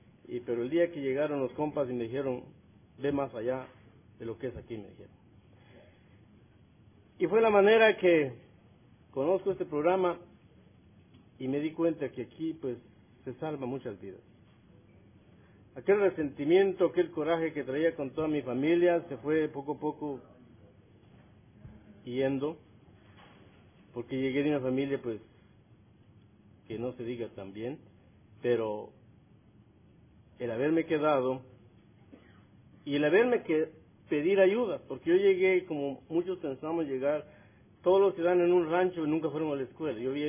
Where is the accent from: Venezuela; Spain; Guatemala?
Guatemala; Yo soy de Guatemala.